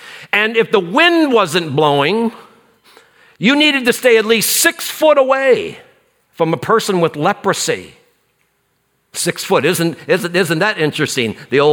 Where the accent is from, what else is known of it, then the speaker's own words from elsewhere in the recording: Missouri, United States; I'm from Missouri. Show me, the show me state, right?